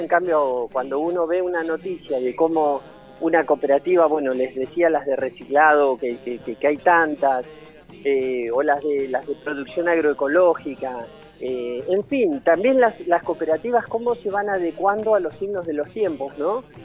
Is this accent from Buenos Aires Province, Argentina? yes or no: yes; Bahía Blanca, Buenos Aires Province, Argentina; yo soy de Bahía Blanca